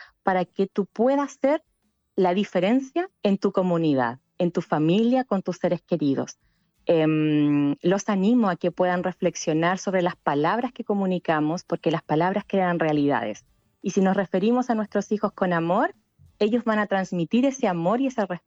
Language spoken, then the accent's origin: Spanish; Chile; En nuestro país, en Chile, en mi país, es el 20%.